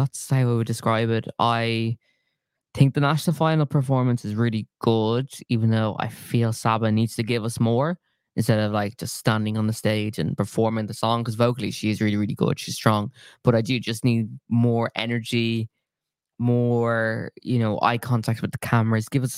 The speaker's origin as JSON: {"language": "English", "country": "Ireland", "said": "we know it so well with being Irish."}